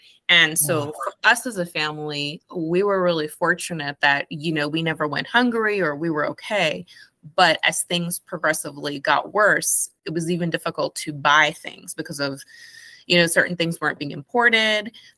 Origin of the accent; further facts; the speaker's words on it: Guyana; I grew up in Guyana, and in my family went through a lot of struggles and there was political turmoil in the country